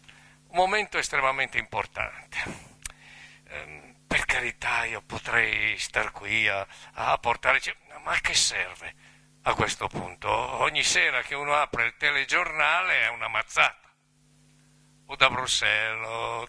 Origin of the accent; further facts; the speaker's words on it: Sesto San Giovanni, Lombardy, Italy; Io sono di Sesto San Giovanni, ho respirato smog e sono cresciuto lo stesso